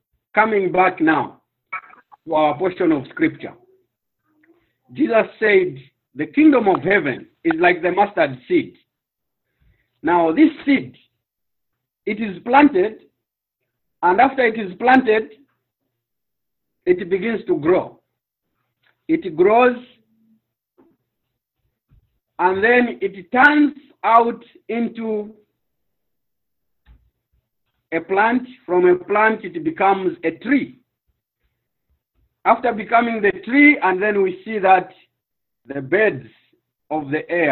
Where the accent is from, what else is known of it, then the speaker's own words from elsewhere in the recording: Zambia; English is a second language; growing up in Zambia, though I was born during the time after independence